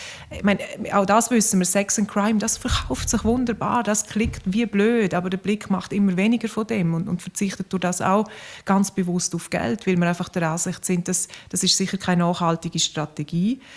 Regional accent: Graubünden, Switzerland; Ich komme aus dem Engadin

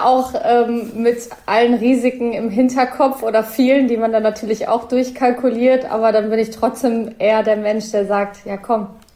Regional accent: Bocholt, North Rhine-Westphalia, Germany; now in Berlin, Germany; ich mag Berlin und ich glaube, ab 10 Jahren darf man sich auch Berlinerin nennen, aber will ich gar nicht, weil ich bin Bocholterin und sehr, sehr stolz darauf, in dieser wunderschönen Stadt groß geworden zu sein.

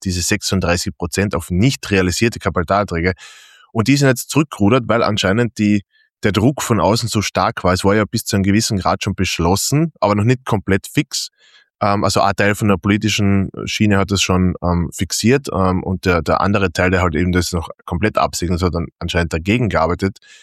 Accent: Austria; Bei uns in Österreich ist es ja anders.

